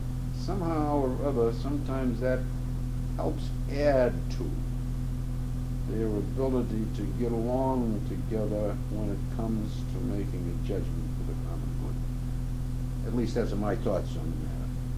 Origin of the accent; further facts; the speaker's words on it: Concord, United States; wherever I go, I go with pride saying that I'm from Concord, and somebody would say, Concord what?